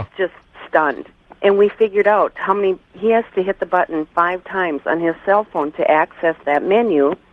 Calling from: Maple Grove, Minnesota, United States; from Maple Grove, Minnesota.

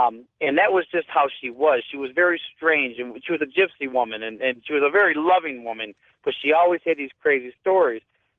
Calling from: Taylor, Michigan, United States; Hey, I'm calling from Taylor, Michigan, George.

